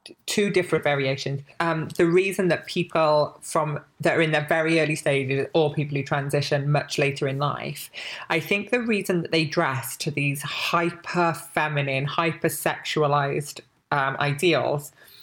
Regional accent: Wales, United Kingdom; I'm from Wales, lived in this town in Wales.

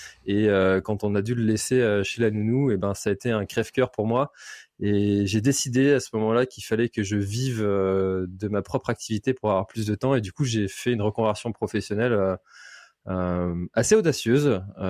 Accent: Brittany, France; je suis breton

